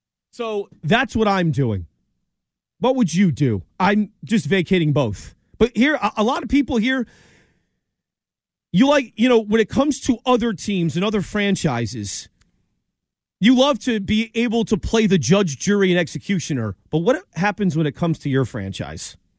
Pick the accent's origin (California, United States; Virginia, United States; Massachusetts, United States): Massachusetts, United States; I actually do feel bad because I grew up on WAAF in Western Massachusetts.